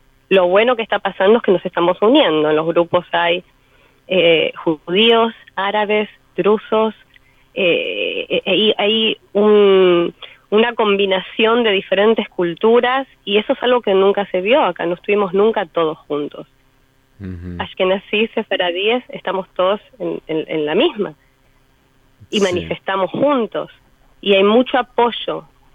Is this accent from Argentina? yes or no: yes; Argentina; now in Israel; Porque yo soy artista argentina israelí, soy también y también, digo siempre.